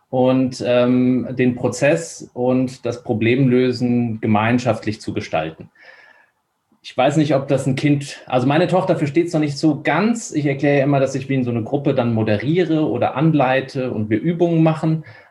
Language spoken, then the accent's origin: German; Egelsbach, Hesse, Germany; also born or lived in Poland; Nee, in Egelsbach. Das ist so 12 Kilometer nördlich von Darmstadt. Also ich habe es richtig weit geschafft, ja. Also nach der Schule. Ja, und bin da aufgewachsen, zur Schule gegangen. Geboren bin ich in Polen.